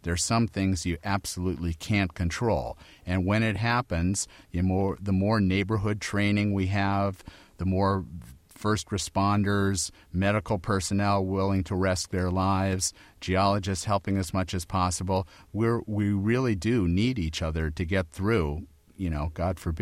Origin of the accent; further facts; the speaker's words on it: California, United States; I'm a Californian. I've been here my whole life in Los Angeles and the Bay Area